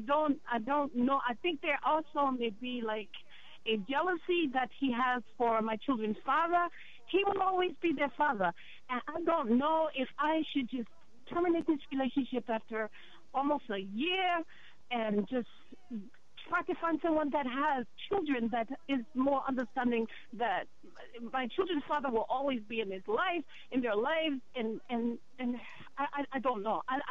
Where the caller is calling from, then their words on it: Atlanta, Georgia, United States; I'm calling from Atlanta.